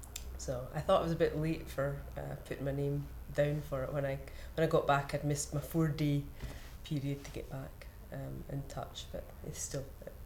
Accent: Glasgow, Scotland, United Kingdom; I'm 37 and I'm from Glasgow.

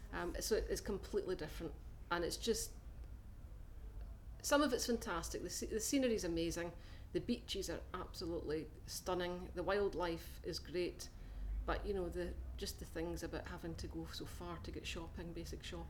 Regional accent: Cumbernauld, Scotland, United Kingdom; also born or lived in Glasgow; I grew up in a new town. I grew up in Cumbernauld, in the central belt of Scotland, completely different. I was born in Glasgow. I went to art school in Dundee, so I was living in cities

